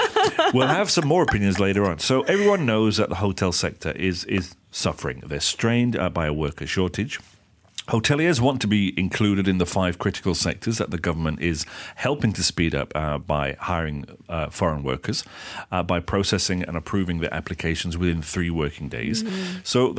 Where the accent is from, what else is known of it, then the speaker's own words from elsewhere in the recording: England, United Kingdom; I'm English, so technically I should say Gen